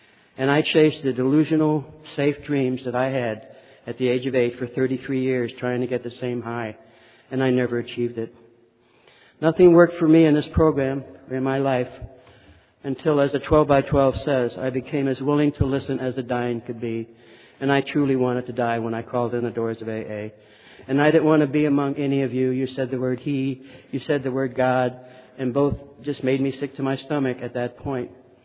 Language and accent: English; Pittston, Pennsylvania, United States; born there; I was born in Pittston, Pennsylvania, to a very loving, dysfunctional, alcoholic home.